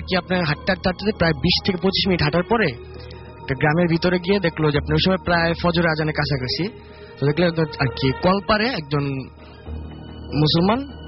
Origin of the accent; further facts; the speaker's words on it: Chittagong, Chittagong Division, Bangladesh; চট্টগ্রাম থেকে